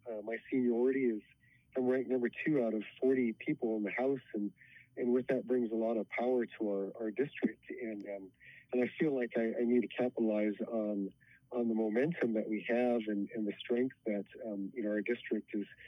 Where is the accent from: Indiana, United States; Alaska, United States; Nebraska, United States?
Alaska, United States; Nome; I was born and raised here in Nome.